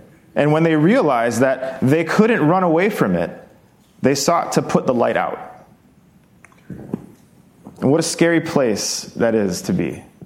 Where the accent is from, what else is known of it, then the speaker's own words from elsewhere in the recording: Hawaii, United States; You see, growing up in Hawaii, we had a plethora of huge, disgusting, flying roaches.